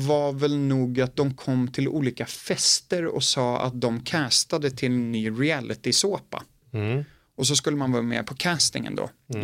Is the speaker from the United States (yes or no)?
yes; United States; Född och uppvuxen i USA.